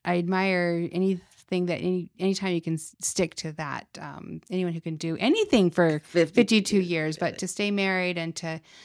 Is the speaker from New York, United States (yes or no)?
no; Salt Lake City, Utah, United States; now in Las Vegas, United States; And I grew up in Salt Lake City, Utah.